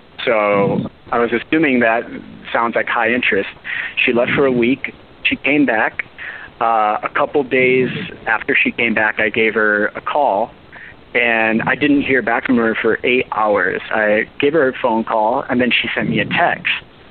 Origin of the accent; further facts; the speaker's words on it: Los Angeles, California, United States; I'm 30, and I'm from Los Angeles.